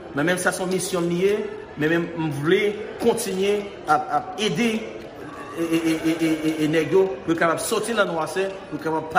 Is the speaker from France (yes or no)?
no; Haiti